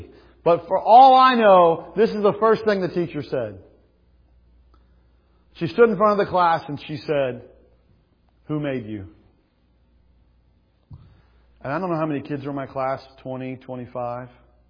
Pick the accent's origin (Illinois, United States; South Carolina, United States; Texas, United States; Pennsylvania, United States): South Carolina, United States; also born or lived in Indiana; When I was in the second grade, we moved from Indiana to South Carolina between first and second grade.